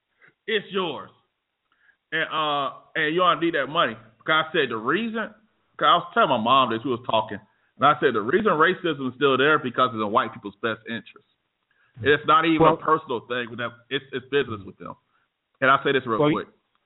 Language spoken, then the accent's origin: English; Montgomery, Alabama, United States; It's like in my hometown, Montgomery, Alabama.